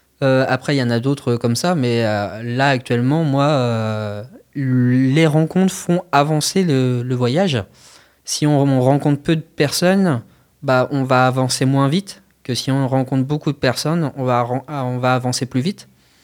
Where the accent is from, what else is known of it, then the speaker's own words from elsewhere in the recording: France; born there; je suis né en France